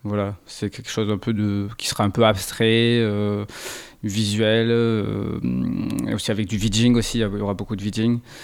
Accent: Occitanie, France; à la base, on est du Tarn, juste à côté de Toulouse.

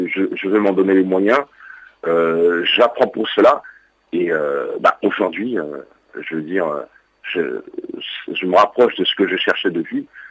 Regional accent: Paris, Île-de-France, France; also born or lived in Mali; je suis né au Mali, je suis arrivé ici très très jeune, j'ai grandi à Paris.

